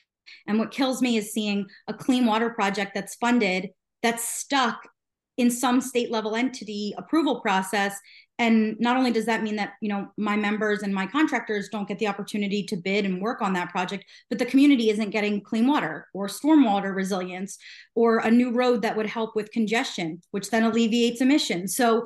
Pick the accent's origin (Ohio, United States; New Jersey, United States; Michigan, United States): New Jersey, United States; I grew up in South Jersey, very near that project